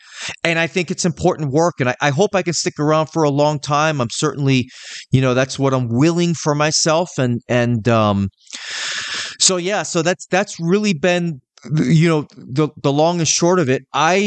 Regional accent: New York City, New York, United States; also born or lived in Tampa; I'm originally from New York City. I lived in Tampa, and now I live in the sticks.

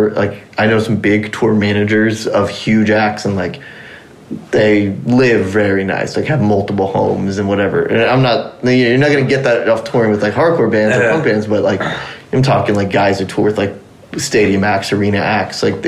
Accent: Texas, United States; But I was like, bro, I'm from Texas, like I know about … Swisha House and all that stuff.

